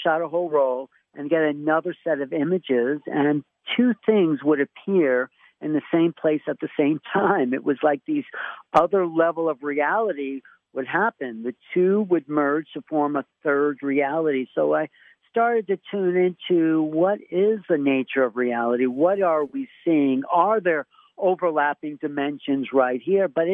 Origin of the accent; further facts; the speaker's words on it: New York City, New York, United States; But I'm from New York City and around, so I did need to get out, go to the Adirondacks sometimes.